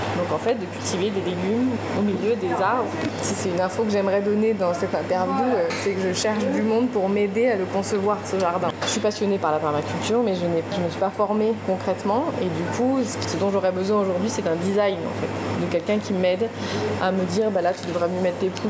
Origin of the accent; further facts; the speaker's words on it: Chambéry, Auvergne-Rhône-Alpes, France; Je suis savoyarde, je suis née à Chambéry. Et on est arrivé là en 2011.